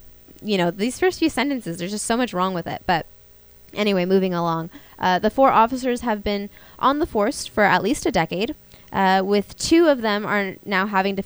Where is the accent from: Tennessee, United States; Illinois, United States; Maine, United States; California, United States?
California, United States; Walnut Creek; And like I mentioned earlier in the show, I am from Walnut Creek.